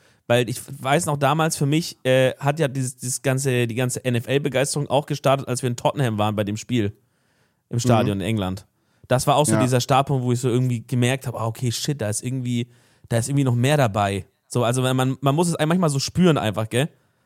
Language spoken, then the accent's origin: German; Cologne, North Rhine-Westphalia, Germany; ja, aus Köln